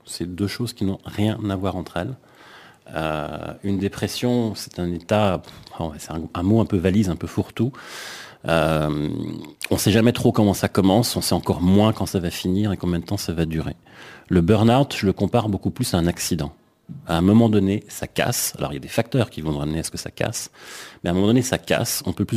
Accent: Voiron, Auvergne-Rhône-Alpes, France; also born or lived in Évian; Alors j'ai grandi en France. Alors pas en France voisine, j'ai grandi près de Grenoble, dans une ville qui s'appelle Voiron. En tout cas, la première partie de mon enfance, et puis après, effectivement, un peu plus près de la frontière suisse, où j'étais sur Évian.

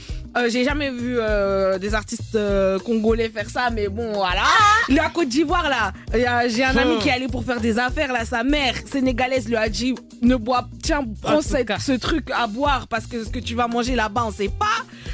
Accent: Morocco; Même si je suis marocaine

